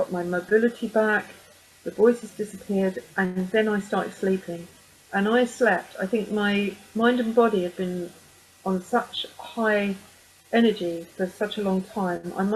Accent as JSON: {"language": "English", "region": "East of England", "country": "United Kingdom", "tie": "born or raised there", "said": "I was in Liverpool, which is about 250 miles from my hometown near London. And I'd come back to Essex and I spent another few weeks in an Essex hospital"}